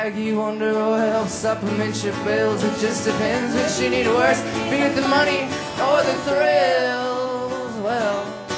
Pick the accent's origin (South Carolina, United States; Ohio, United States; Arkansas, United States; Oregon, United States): South Carolina, United States; Charleston; We're from Charleston, South Carolina.